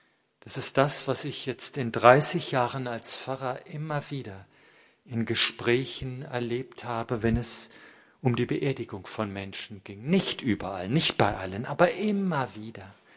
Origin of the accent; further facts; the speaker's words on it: West Germany, Germany; Ich denke nur, dass ich als Westdeutscher da nicht mit dem Finger drauf zeige, sondern feststelle, ja, wir im Westen haben auch so gedacht.